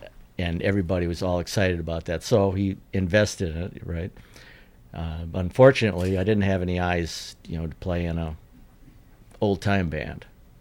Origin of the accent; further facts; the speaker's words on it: Hopkins, Minnesota, United States; I was born in Minneapolis, Minnesota, 1946, in June 25th, 1946.